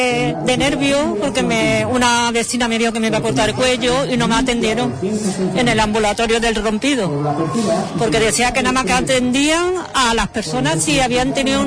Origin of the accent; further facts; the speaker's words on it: Seville, Andalusia, Spain; now in Huelva, Spain; yo soy de Sevilla y llevo por necesidad, llevo aquí 3 años en Huelva